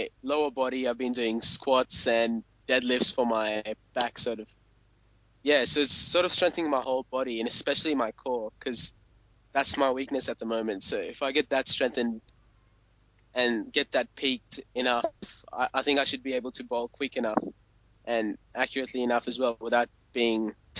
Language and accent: English; Australia; from Australia.